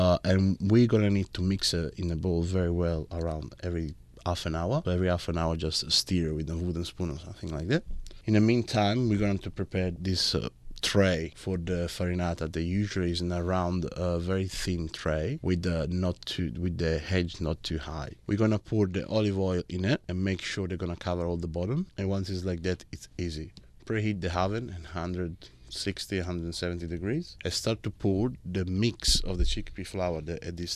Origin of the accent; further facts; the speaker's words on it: Sicily, Italy; English is a second language; one of the recipes where I grew up in Sicily is called panelle.